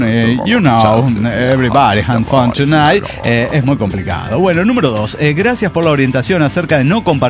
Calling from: Santa Fe, Argentina; Soy el arcángel de Santa Fe, Argentina. Argentina, che.

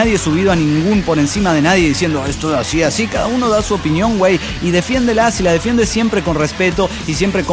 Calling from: Monterrey, Nuevo León, Mexico; de Monterrey, Nuevo León, México.

